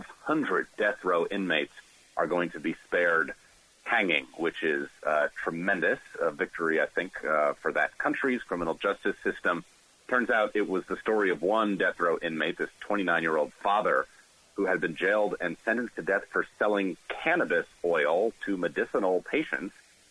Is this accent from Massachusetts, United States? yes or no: yes; Massachusetts, United States; I grew up in Massachusetts at a time when we had Republican governors in the 90s